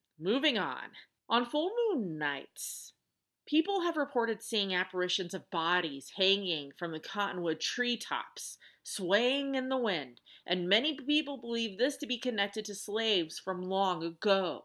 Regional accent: Colorado, United States; We now find ourselves in my home state of Colorado.

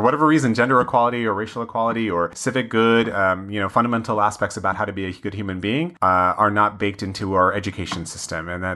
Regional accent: United States; Certainly growing up in the United States, I went to some of the best schools.

